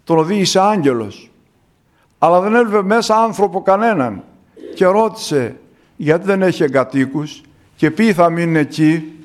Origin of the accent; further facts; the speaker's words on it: Greece; Είμαι Έλληνας, είμαι Ορθόδοξος. Κάνω κι εγώ κάτι όπως και εσείς για τον τόπο μας.